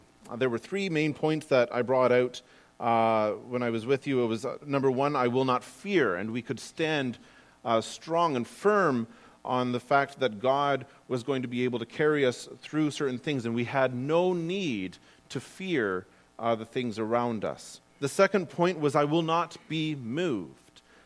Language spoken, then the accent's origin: English; Kitchener, Ontario, Canada; I am hailing from Kitchener, Waterloo, Elmira, Hawkesville area, for those of you who are familiar with that area.